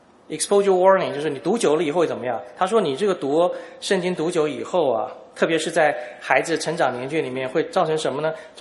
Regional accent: China; 一般传统来讲，在我们中国人的信仰系统里面，我们都是讲隐恶扬善的部分

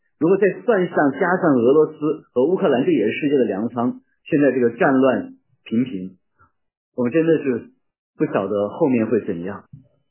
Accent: China

